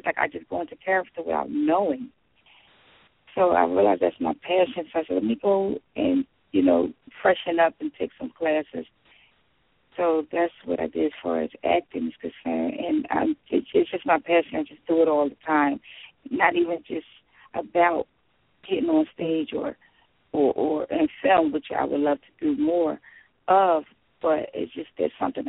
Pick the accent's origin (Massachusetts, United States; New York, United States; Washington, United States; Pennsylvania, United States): Pennsylvania, United States; Philadelphia; Well, I'm 38. I'm from Philadelphia. Obviously, I'm a Christian.